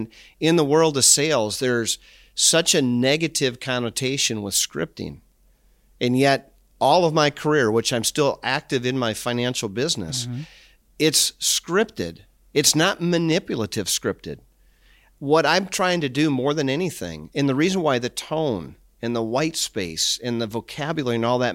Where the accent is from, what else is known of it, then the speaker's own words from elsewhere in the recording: Minnesota, United States; I grew up in Minnesota